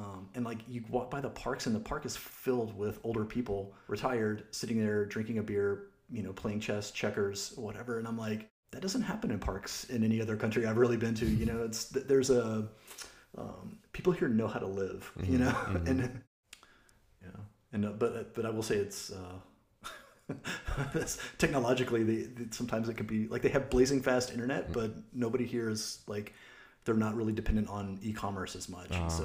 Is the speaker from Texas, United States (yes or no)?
yes; Texas, United States; also born or lived in Oklahoma, United States; I'm originally from Oklahoma, raised in Texas